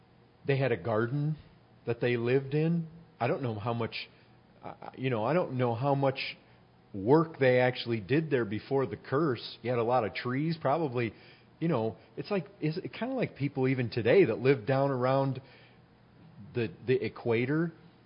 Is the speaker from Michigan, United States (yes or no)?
yes; Michigan, United States; You know, we come from Michigan where it's maple land. I mean, I lived in a city that had a maple lake.